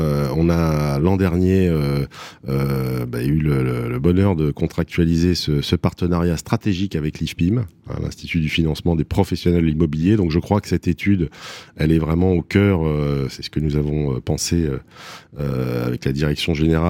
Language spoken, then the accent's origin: French; Paris, Île-de-France, France; je suis parisien, je suis né à Paris. Je suis un marcheur de Paris, je marche beaucoup, je marchais beaucoup avec mon père quand j'étais petit. Et voilà, donc Paname, c'est vraiment l'endroit où j'ai grandi et l'endroit où j'ai mes racines.